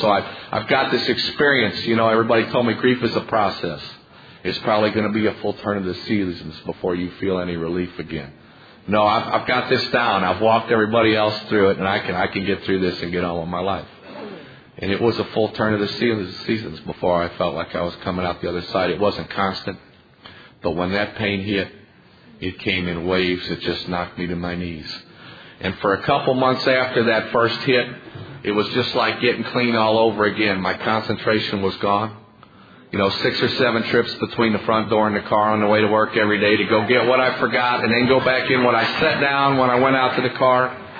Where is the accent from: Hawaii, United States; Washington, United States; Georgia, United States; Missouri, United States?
Missouri, United States; St. Louis; I'm from St. Louis, Missouri, and the world came to our house for the party back in 1996.